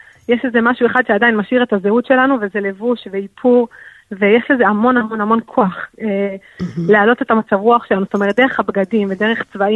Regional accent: Ma'agalim, Southern District, Israel; אני גדלתי כל החיים בדרום, אני ממושב מעגלים במקור, ובעצם גדלתי במקום הכי בטוח בעולם

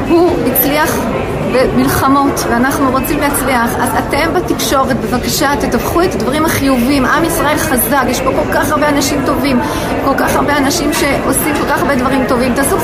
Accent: Switzerland; now in Israel; בעלי עלה מדנמרק, אני עליתי משוויץ, ממניעים ציונים. אנחנו רצינו לגור בארץ ישראל, להקים משפחה ציונית דתית בארץ ישראל, ועשינו את זה.

